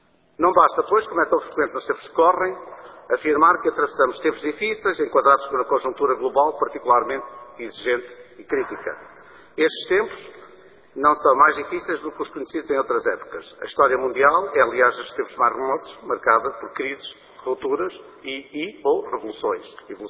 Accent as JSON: {"language": "Portuguese", "country": "Portugal", "said": "como português, tenho presente uma realidade."}